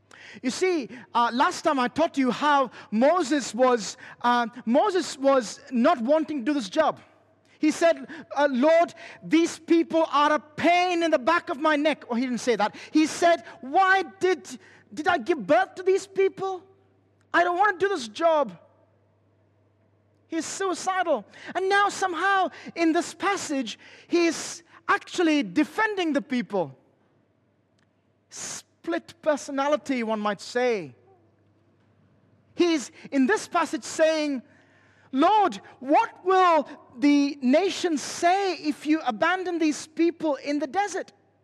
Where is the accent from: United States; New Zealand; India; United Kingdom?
India; Kerala; born there; And I was born in Kerala in India.